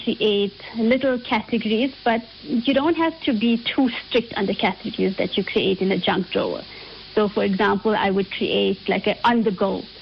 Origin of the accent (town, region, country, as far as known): India